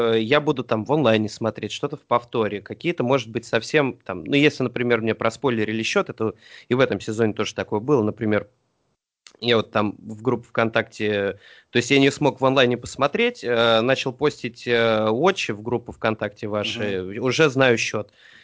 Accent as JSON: {"language": "Russian", "town": "Voronezh", "region": "Voronezh Oblast", "country": "Russia", "said": "Ну, слушайте, я из Воронежа"}